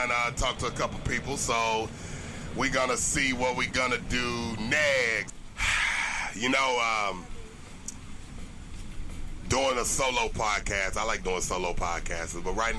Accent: Nashville, Tennessee, United States; I'm from Nashville, Tennessee, which is about to be the next Hollywood.

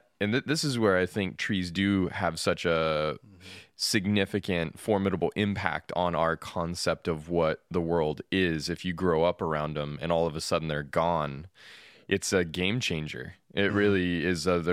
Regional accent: Colorado, United States; I was always in very close proximity to the desert growing up because I lived on the western slope of the Rockies where the Utah desert runs into the foothills

